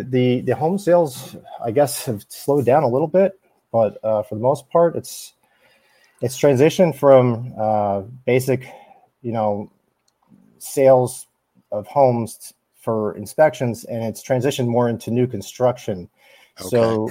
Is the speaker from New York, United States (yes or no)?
no; Marlton, New Jersey, United States; Well, I'm from Marlton, New Jersey. It's South Jersey. It's in Burlington County. Graduate high school up there.